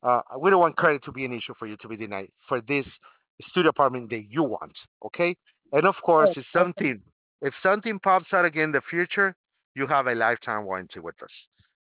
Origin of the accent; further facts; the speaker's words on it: East Los Angeles, California, United States; I'm from California myself, from East LA.